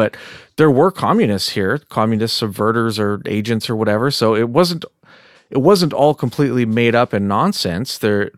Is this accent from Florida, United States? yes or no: no; Diamond Bar, California, United States; Like, we were in a fairly blue-collar neighborhood, but we grew up in Diamond Bar, and it's not a rough area at all.